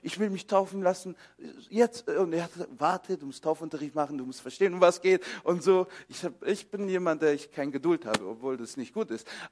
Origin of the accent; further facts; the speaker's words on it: Ulm, Baden-Württemberg, Germany; ich bin in Ulm aufgewachsen, an der Donau.